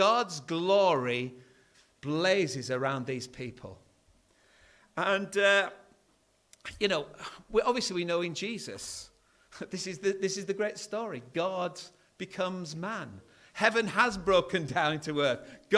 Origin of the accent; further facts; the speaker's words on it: Yorkshire and the Humber, United Kingdom; I come from North Yorkshire, the famous county where there are more sheep than people.